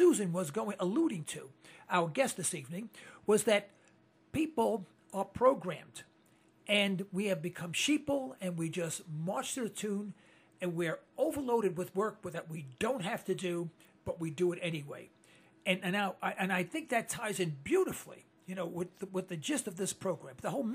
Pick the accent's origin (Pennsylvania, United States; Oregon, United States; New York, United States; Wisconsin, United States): New York, United States; New York City; born there; I was born in Harlem, you know, Harlem.